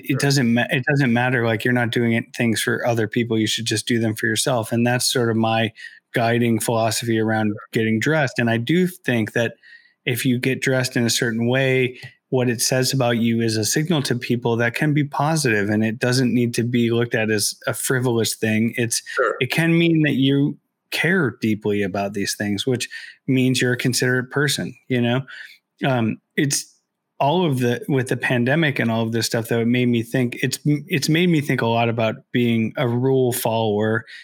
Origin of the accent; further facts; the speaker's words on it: United States; And I think as an American, and when you first see that, it's hard to understand.